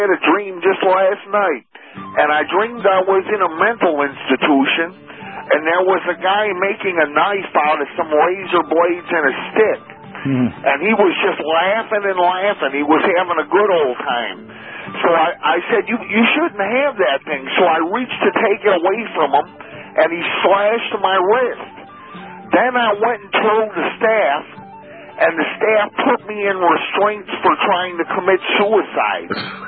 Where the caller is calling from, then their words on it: Illinois, United States; Well, I'm calling from Illinois. I'm calling from my home.